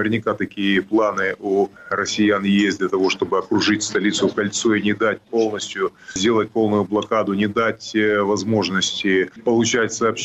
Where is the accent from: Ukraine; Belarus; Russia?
Ukraine; я горжусь, что я украинец. Я горжусь то, что я принадлежу к той нации